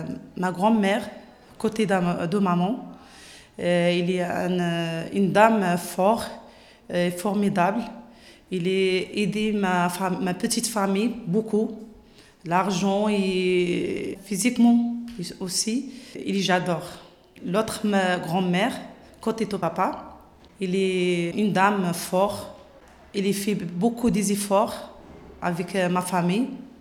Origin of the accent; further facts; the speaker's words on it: Morocco; French is a second language; moved away as an adult; also born or lived in Spain; now in France; J'ai grandi au Maroc jusqu'à l'âge de 23. J'ai rentré à l'Espagne. J'ai vécu à l'Espagne 3 ans. Après, j'ai marié, je viens ici à la France.